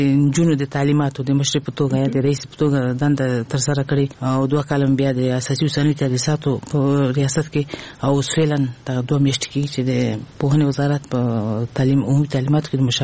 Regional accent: Kabul, Afghanistan; also born or lived in Balkh; هیواد کې لوی شوی ما ابتدایي ښوونځی ما د کابل په ښار کې چې موږ د کابل ښار نه یو یعنی د ولایت وایم خو دلته لوی شوی ما د کابل په ښار کې مې ابتدایي زده کړې کړي دي.

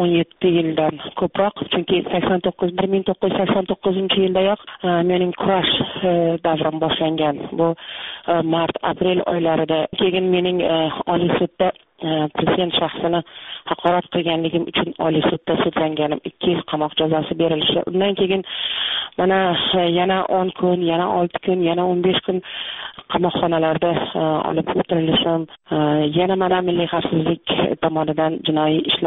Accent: Tashkent, Uzbekistan; born there; Toshkentda, Toshkent shahridagi mana shu Beruniy xiyobonida u yerlarni biz men tug'ilgan paytda dala deyishardi.

